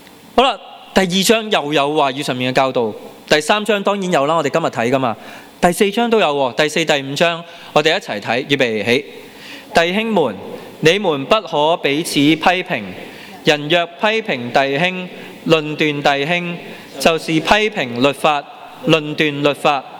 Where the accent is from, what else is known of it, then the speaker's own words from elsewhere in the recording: Hong Kong; 但我哋香港人通常點啊？快快地說，快快地動怒噶嘛